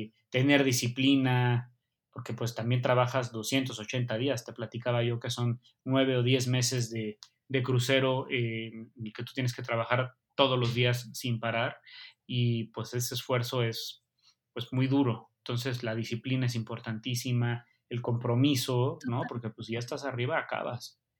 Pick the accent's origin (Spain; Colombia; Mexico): Mexico; a pesar de que había estudiado aquí en México, y te lo platicaba en un principio, pues, como mexicano, pues son los sabores que aprendes en casa.